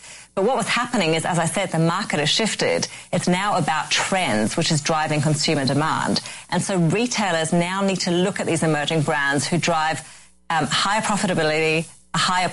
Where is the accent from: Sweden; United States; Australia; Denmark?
Australia; Sydney, New South Wales; accent: faint Australian; also born or lived in South Africa / London; I was born in South Africa, lived in London for a bit, and most of my time in Australia.